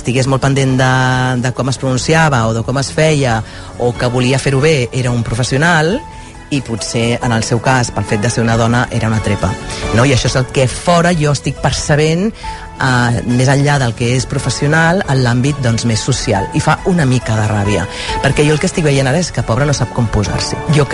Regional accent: Barcelona, Catalonia, Spain; moved away as an adult; una tia de Barcelona, 25 anys, arribada a Madrid

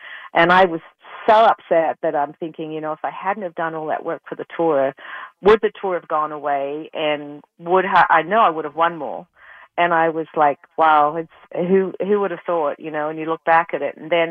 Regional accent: Australia; and the fact that I came from Australia.

